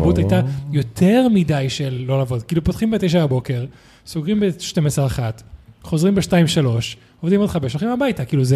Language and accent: Hebrew; Spain; כשאני גדלתי בספרד, בין 12 ל-2 וחצי, 3